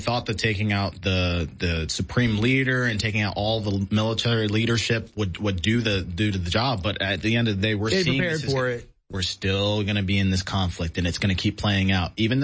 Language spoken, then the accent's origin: English; United States; That was the worst sight ever as an American for me to watch that.